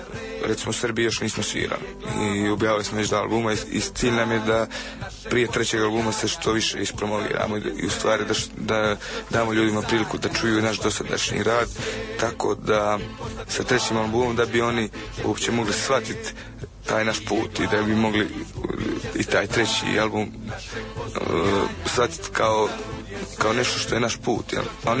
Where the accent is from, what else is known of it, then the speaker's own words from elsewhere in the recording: Herzegovina, Bosnia & Herzegovina; Mi smo iz Hercegovine, sviramo reggae.